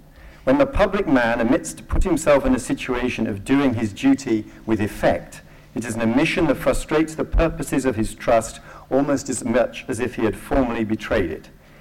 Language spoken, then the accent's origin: English; England, United Kingdom; even worse than being English and a practicing politician